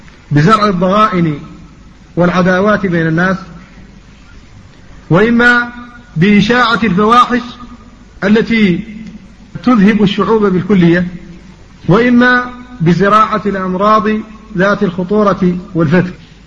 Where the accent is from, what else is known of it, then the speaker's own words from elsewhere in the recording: Mauritania; مشكلة المياه في الحوض الشرقي عندنا في موريتانيا